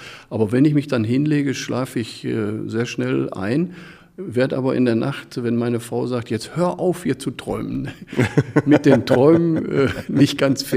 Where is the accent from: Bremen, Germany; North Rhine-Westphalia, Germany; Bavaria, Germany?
North Rhine-Westphalia, Germany; Oberhausen; Und so bin ich dann als Karnevalist in Vondern groß geworden